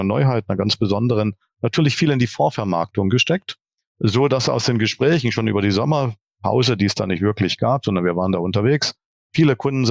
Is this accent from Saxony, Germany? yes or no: yes; Saxony, Germany; born there; denn ich bin tatsächlich gebürtiger Sachse. Auch wenn man das jetzt vielleicht im Podcast nicht direkt hört.